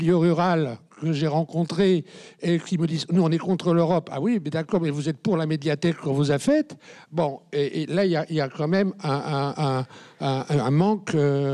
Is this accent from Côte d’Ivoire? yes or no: no; Bordeaux, Nouvelle-Aquitaine, France; Par exemple, moi, je suis bordelais.